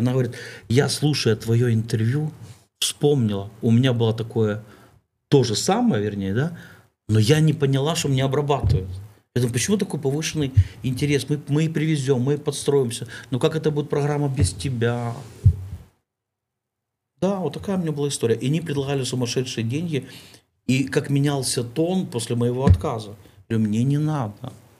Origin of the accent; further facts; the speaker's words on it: Ukraine; Я приезжал из Украины, да, как украинский артист